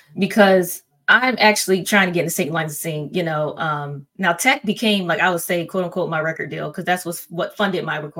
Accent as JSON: {"language": "English", "town": "Atlanta", "region": "Georgia", "country": "United States", "tie": "born there", "said": "I was born in Orange, Atlanta."}